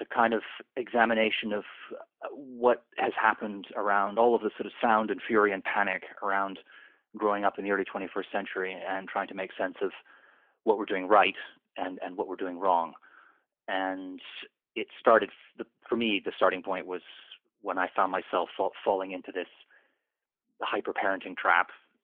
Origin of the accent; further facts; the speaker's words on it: Canada; now in London, United Kingdom; I'm a Canadian writer, but I live in London, England.